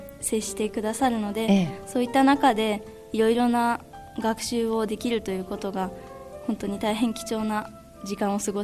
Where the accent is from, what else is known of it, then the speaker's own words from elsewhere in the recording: Yamanashi, Japan; やはり山梨で生まれ育ったので、